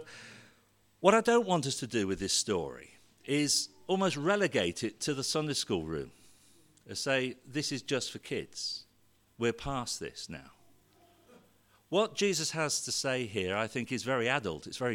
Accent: Leamington Spa, West Midlands, United Kingdom; as you've heard. I'm from Leamington Spa, and I've been coming to the church here at Canley off and on for quite a few years

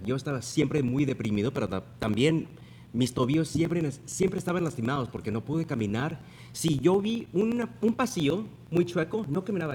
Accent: Texas, United States; Como muchas personas donde yo nací y crecí, es un problema grandísimo. Ahí en el sur de Texas, ahí en la frontera, es donde tenemos lo máximo de los niños obesos.

